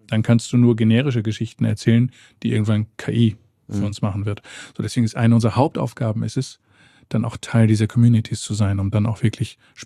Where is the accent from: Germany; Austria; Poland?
Germany; Eckernförde, Schleswig-Holstein; also born or lived in Stade; now in Hamburg, Germany; Komme ursprünglich aus dem Norden, bin in Stade geboren und Eckernförde aufgewachsen, also ein Kind des Norden, nordisch by nature.